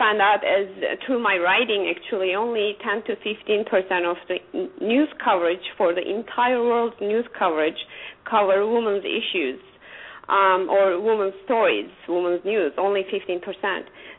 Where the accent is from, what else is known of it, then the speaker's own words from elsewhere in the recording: Turkey; now in United States; because I grew up in Turkey. I was born there and moved to the United States in 1993